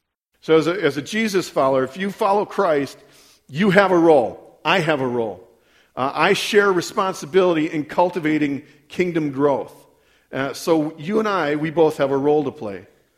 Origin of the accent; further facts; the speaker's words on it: Waukesha, Wisconsin, United States; I grew up in Waukesha, kind of. I'm a city kid, okay?